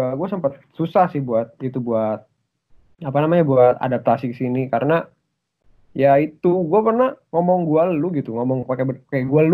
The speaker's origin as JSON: {"language": "Indonesian", "town": "Cikarang", "region": "West Java", "country": "Indonesia", "tie": "born or raised there", "said": "Terus gedenya itu gua di Cikarang."}